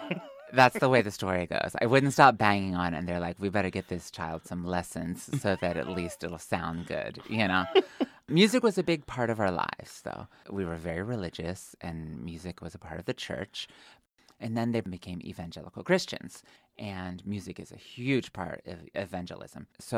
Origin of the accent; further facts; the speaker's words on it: Pennsylvania, United States; also born or lived in New York; I come from Pennsylvania. I was raised in an Amish village of 200 people. Half the town was Amish.